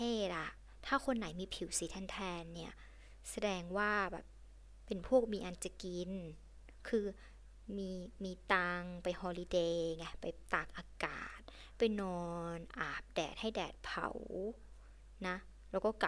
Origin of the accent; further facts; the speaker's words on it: Northern Thailand, Thailand; เราเป็นคนเหนือไงคนเหนือแบบขาวอะเป็นคนผิวขาวอะ